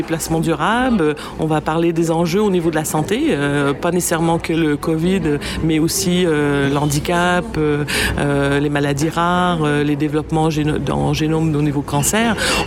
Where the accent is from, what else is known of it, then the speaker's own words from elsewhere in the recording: Quebec, Canada; accent: Quebec; on est quand même issu des Français. Hein. Faut que je reprenne mon accent québécois